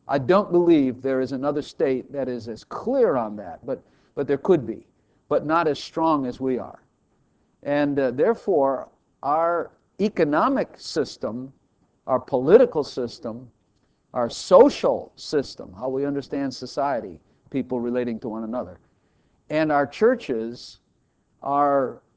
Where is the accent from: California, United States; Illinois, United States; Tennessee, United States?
Illinois, United States; Chicago; I used to be a liberal. I used to be on the left. I'm from Chicago also. That helps.